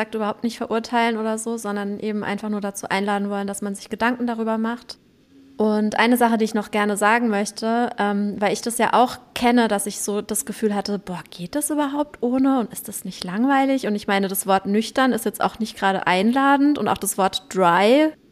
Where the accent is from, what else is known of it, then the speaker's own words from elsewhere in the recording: Baden-Württemberg, Germany; ich komme ja aus dem Weinanbaugebiet, aus der Ortenau. Ja, aus der Ortenau.